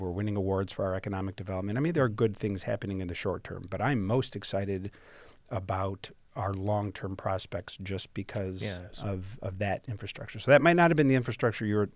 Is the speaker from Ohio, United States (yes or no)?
yes; Toledo, Ohio, United States; also born or lived in San Diego; So anyhow, so I was born in San Diego, mm-hmm. but that's just because of, my dad being in the Navy. And we moved back to my mom's mm-hmm. town, Toledo, when I was still a baby, so I have no memories of that.